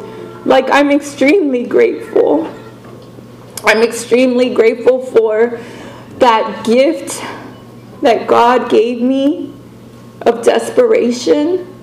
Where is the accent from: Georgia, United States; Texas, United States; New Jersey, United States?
Texas, United States; because I'm from Texas, and so we have so many freaking conventions there